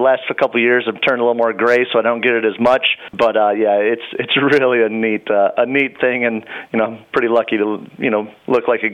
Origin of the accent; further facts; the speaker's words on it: Cadillac, Michigan, United States; I'm also a Ferris grad. I grew up in Cadillac, so I've always been around Ferris.